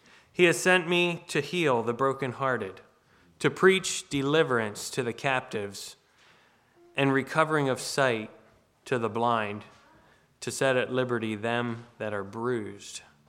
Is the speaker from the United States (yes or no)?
yes; United States; as an American, because I'm an American, that equals X, Y, and Z, right?